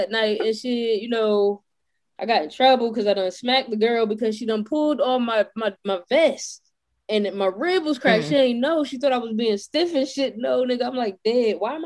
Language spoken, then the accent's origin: English; New York, United States; also born or lived in New Jersey, United States; in my hometown, in my city. My cities of New York and New Jersey